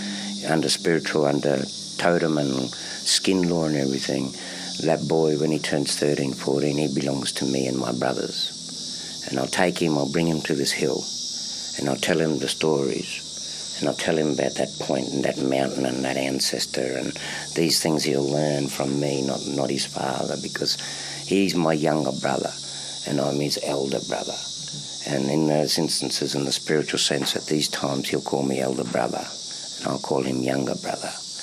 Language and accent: English; Queensland, Australia; So even though I come from Kabi Kabi and that fella down there, he's Dungibara, we're both brothers.